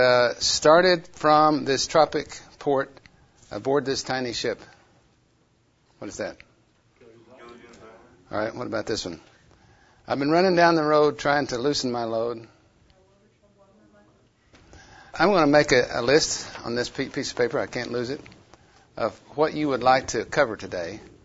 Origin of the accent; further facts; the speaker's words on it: Chickasha, Oklahoma, United States; I grew up in Chickasha, and I learned how to do that.